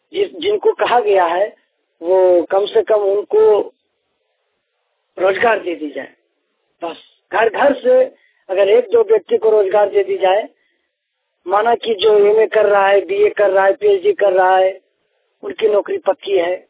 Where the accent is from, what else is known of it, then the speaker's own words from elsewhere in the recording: Bihar, India; मैं ग्राम पांडेडी पोस्ट जाजा जिला जमुई का रहने वाला हूँ। मैं बिहार का ही हूँ